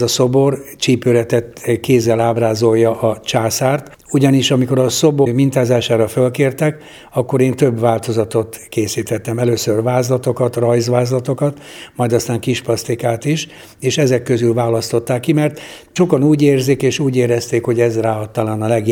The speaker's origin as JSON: {"language": "Hungarian", "region": "Budapest", "country": "Hungary", "tie": "born or raised there", "moved": "yes", "said": "mert ugye én Budapestről kerültem le ide szeretett városomba és a megyébe jó régen"}